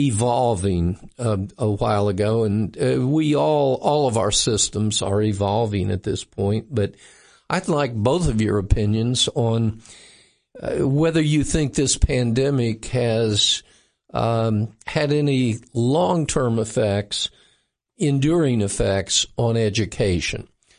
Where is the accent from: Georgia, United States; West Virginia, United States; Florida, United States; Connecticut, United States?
Florida, United States; I call Tennessee my home state now, but I sort of grew up in Florida and so I watch that system some too.